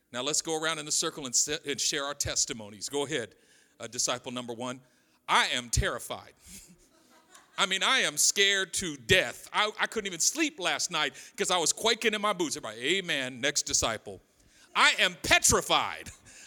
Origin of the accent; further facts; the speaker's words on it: Oakland, California, United States; Now, I grew up in East Oakland. You lock doors, all doors, everything.